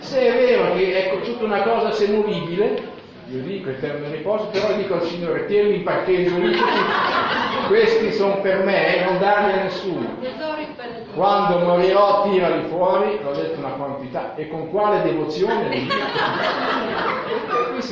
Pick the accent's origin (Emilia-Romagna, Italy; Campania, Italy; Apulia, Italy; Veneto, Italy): Emilia-Romagna, Italy; Bologna; born there; Io sono nato a Bologna, vabbè, c'è gli Etruschi anche a Bologna, però ho detto: mia mamma era romagnola.